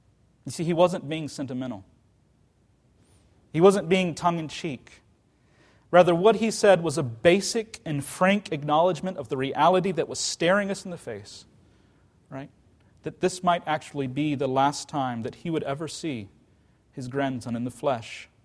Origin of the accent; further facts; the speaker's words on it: Richmond, Virginia, United States; The last time I was in my hometown in Richmond, Virginia, when I was visiting my now 89-year-old grandfather.